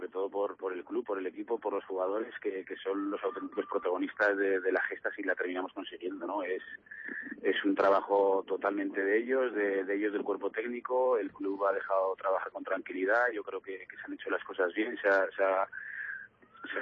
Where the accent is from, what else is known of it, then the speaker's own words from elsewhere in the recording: Huesca, Aragon, Spain; los que de verdad los conocemos, que somos la gente de Huesca